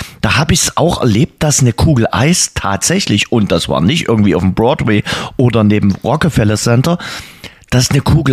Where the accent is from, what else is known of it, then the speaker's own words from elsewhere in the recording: Dresden, Saxony, Germany; Ich bin ja oben in Bühler-Weißer Hirsch groß geworden